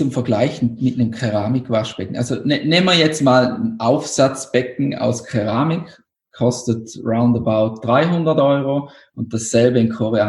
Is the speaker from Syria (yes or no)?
no; Switzerland